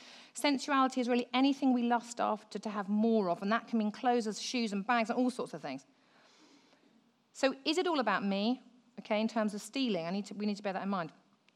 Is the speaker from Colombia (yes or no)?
no; United Kingdom; We don't talk about money because we're British.